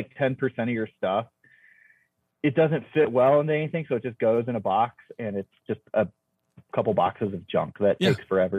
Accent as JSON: {"language": "English", "region": "Ohio", "country": "United States", "tie": "born or raised there", "said": "I grew up in Ohio and like joined the Coast Guard and moved, had to do 4 moves for the Coast Guard in 4.5 years."}